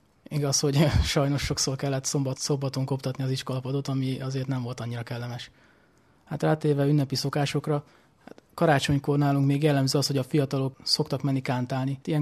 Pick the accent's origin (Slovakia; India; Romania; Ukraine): Ukraine; Zakarpattia Oblast; first language Hungarian; now in Hungary; Szerettem volna az anyanyelven tanulni, ezért gondoltam, hogy Magyarország az pont megfelel, mivel magyar anyanyelvű vagyok. Igazából Beregszászban is van egy magyar nyelvű főiskola, de ott nem volt számomra megfelelő szak.